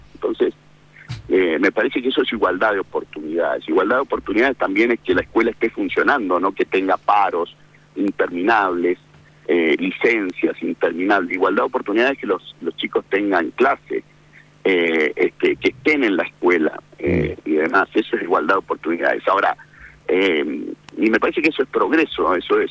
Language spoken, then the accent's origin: Spanish; San Carlos, Mendoza, Argentina; now in Godoy Cruz, Argentina; lo llevamos a mi pueblo cuando era joven. Yo ya tengo mucho más años viviendo en Godoy Cruz que en San Carlos, pero todos me siguen asociando con San Carlos.